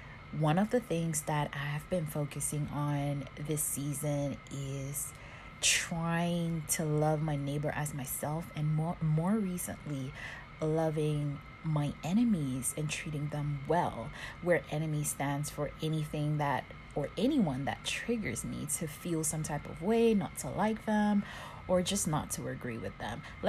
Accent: Ghana; I've come from a culture when I grew up back in Africa, specifically Ghana, where being a Christian meant, you know, going to church and paying my tithe

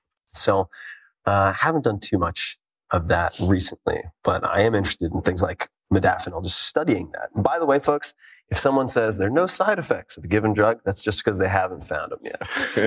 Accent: New York, United States; Tick that I grew up with in Long Island.

